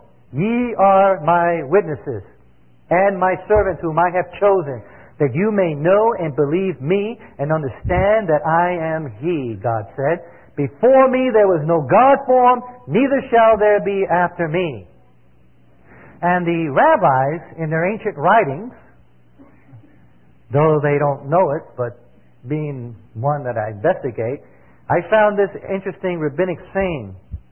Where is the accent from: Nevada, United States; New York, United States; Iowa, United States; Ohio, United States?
New York, United States; New York City; I'm from New York City, so I had to learn all this stuff. I didn't know all about this gardening stuff.